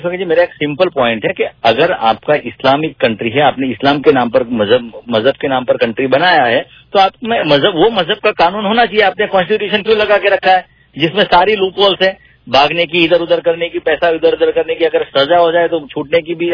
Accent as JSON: {"language": "Hindi", "country": "India", "said": "मैं इंडिया से हूँ।"}